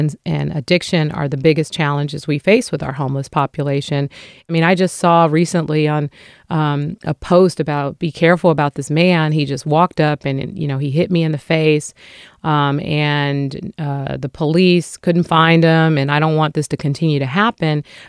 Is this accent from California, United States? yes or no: yes; San Francisco, California, United States; I grew up in San Francisco. I grew up in public housing. So many of my friends and family members grew up here.